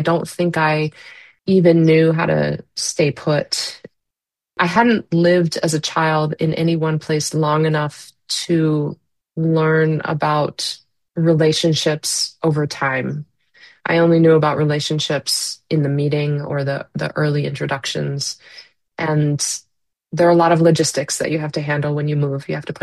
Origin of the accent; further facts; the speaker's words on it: New Jersey, United States; also born or lived in Florida / New York / Boston, Massachusetts; I was born in Florida. I was raised in New Jersey, lived a little bit in New York as a child, and then moved back, finished high school in Florida, went up to Boston for college, mostly lived in Boston for about 13 years